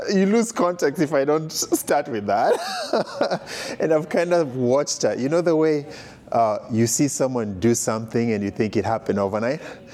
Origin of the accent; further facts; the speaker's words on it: Kenya; moved away as an adult; now in United States; I'm from Kenya. That's where the accent comes from. I came to college in the US.